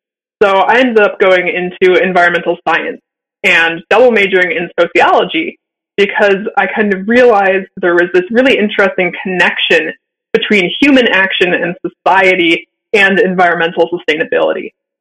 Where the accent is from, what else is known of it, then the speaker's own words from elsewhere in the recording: Michigan, United States; Yeah, so I grew up in Michigan